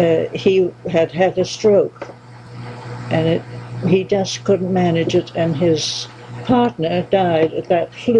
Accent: Philadelphia, Pennsylvania, United States; born there; also born or lived in England / New York; I was born in Philadelphia.

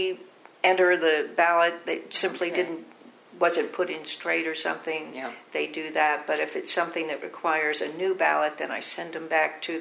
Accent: Kansas, United States; Well, when I lived, I came from Kansas.

